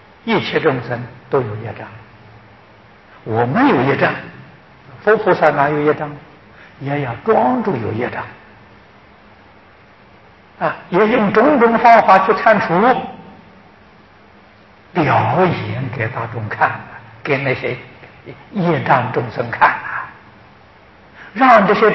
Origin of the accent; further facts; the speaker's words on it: Taiwan; 我们台湾人